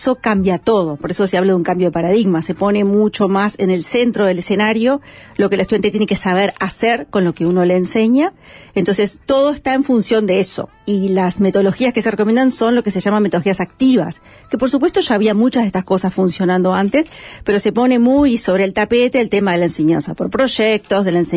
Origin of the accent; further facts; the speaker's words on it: Uruguay; Como buenos uruguayos, siempre estamos mirando para afuera